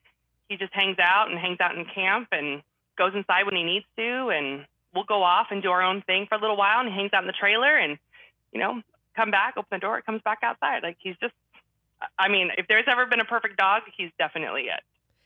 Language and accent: English; Idaho, United States; you've done a really great job setting up shop in Idaho, you know, and this is my hometown. This is everything.